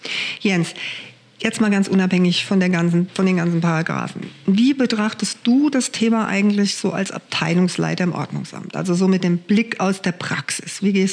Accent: Kaiserslautern, Rhineland-Palatinate, Germany; ich bin ja groß geworden in Hohenecken, das ist ein Stadtteil von Kaiserslautern, und da führt durch den Ort eine Bundesstraße.

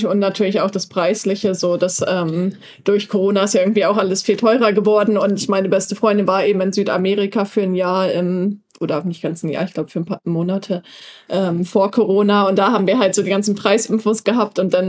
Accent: Northern Germany, Germany; ich komme aus Norddeutschland.

